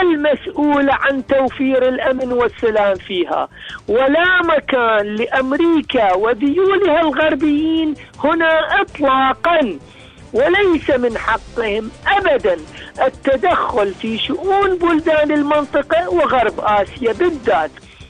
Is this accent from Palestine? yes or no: no; Iraq; من العراق